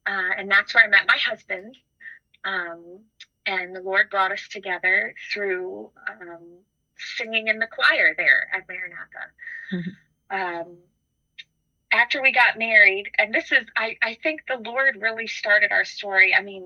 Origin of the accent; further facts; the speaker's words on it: Pennsylvania, United States; This is not where either my husband or I are from originally. My husband grew up in Wisconsin, and I grew up in Pennsylvania.